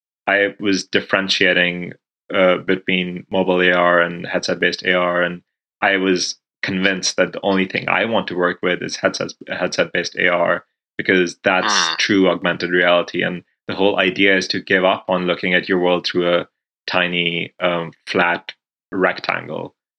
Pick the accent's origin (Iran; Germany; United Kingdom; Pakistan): Pakistan; now in United States; growing up in Pakistan, visiting Libya during the war, then kind of living in this liberal arts college in Vermont where I go to school right now